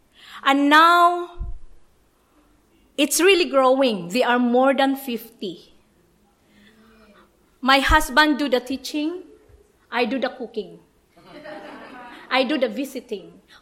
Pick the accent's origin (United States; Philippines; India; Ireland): Philippines; English is a second language; I came from Philippines.